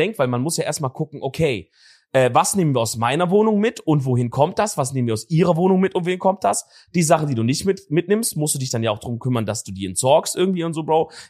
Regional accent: Baden-Württemberg, Germany; ich als Schwabe

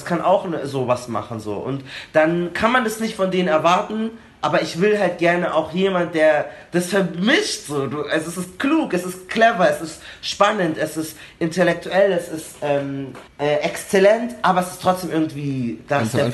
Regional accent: Munich, Bavaria, Germany; wir haben den Eisbach bei uns in München und dann sind die oft irgendwie nach der Schule da hingegangen

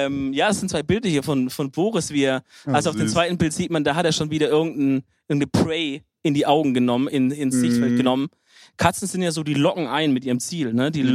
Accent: Baden-Württemberg, Germany; Weil als Schwabe ist man auch immer Handwerker.

